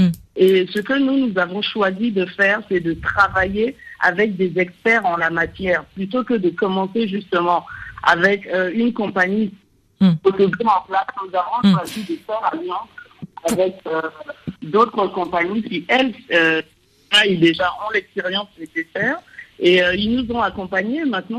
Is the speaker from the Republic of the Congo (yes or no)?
yes; Republic of the Congo; je suis du Congo-Brazzaville.